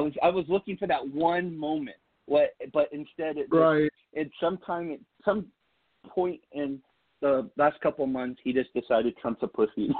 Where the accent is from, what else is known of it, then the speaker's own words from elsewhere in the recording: Riverside, California, United States; I grew up in Riverside, and there was the Van Buren 3, which is still there, and it's one of the surviving drive-ins.